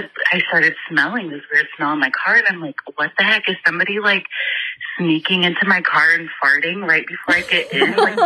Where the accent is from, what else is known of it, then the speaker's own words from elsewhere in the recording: Indiana, United States; So I'm from Indiana.